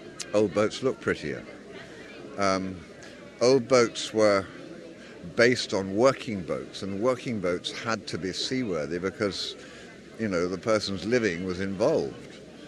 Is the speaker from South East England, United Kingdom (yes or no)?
yes; South East England, United Kingdom; I was brought up in the Isle of Wight, which is in the south coast of England, or Southampton